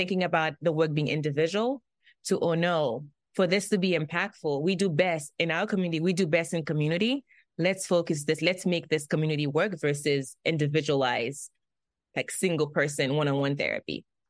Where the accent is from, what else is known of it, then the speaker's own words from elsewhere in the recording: Haiti; now in United States; while I am from Haiti, I also had been living in the U.S. for many years. So I was American in a lot of ways. And I embrace that. I embrace my American-ness.